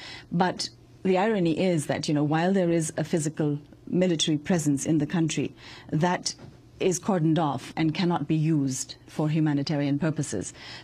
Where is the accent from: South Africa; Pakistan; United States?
Pakistan; which for me as a Pakistani